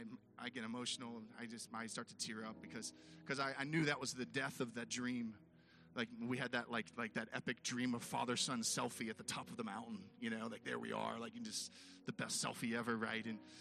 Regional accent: Pittsburgh, Pennsylvania, United States; Wait a second. I'm from Pittsburgh. I'm a Steelers fan.

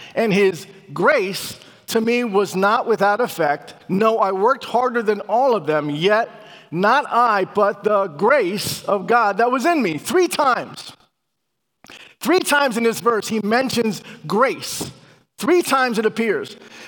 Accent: Philadelphia, Pennsylvania, United States; My family's from Puerto Rico. I'm from Philadelphia. I'm what they call a Philorican. A Puerto Rican from Philadelphia.

